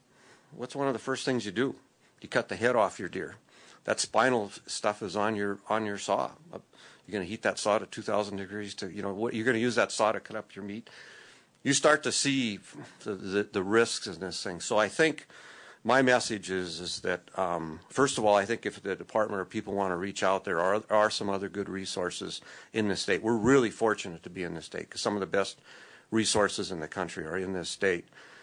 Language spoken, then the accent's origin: English; Anaconda, Montana, United States; I'm from Anaconda.